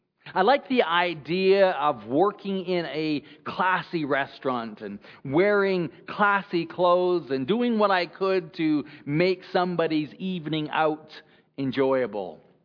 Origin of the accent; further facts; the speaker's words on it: Prince Rupert, British Columbia, Canada; I started out as a window washer to about four different retail stores in my hometown of Prince Rupert.